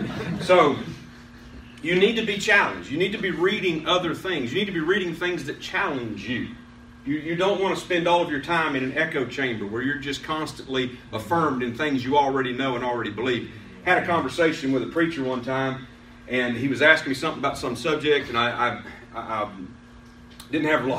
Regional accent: West Virginia, United States; I'm from West Virginia. So, but I said, I'm just kind of a hillbilly.

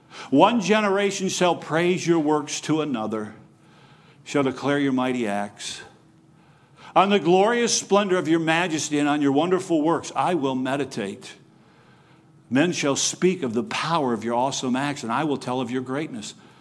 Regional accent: Michigan, United States; born or raised there

